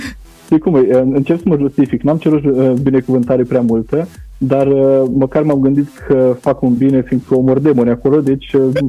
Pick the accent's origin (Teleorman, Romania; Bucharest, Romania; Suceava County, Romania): Suceava County, Romania; Suceava; Sunt din Suceava și spun că, într-adevăr, cum spuneai adineaur, că fac parte dintr-o generație mai nouă